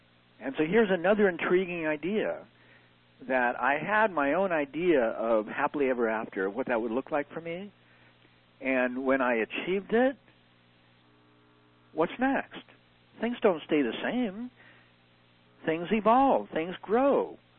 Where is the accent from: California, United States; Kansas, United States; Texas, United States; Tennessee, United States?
California, United States; because I'm from California and my boys are skateboarders.